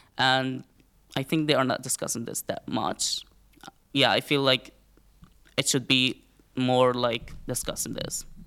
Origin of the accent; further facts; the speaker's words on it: Palestine; English is a second language; when I tell people like, oh yeah, I'm from Palestine